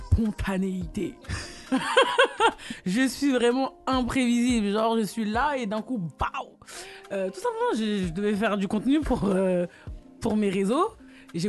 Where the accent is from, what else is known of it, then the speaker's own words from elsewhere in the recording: Côte d’Ivoire; j'ai été aux Antilles, je suis ivoirienne